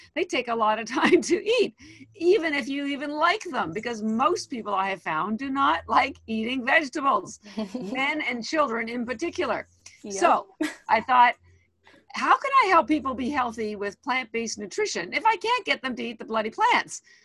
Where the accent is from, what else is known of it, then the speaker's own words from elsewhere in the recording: Toronto, Ontario, Canada; moved away as an adult; now in Boston, United States; I live in Boston, Massachusetts. I've lived here 33 years. Wow. However, I am Canadian, a homegrown girl, born in Toronto.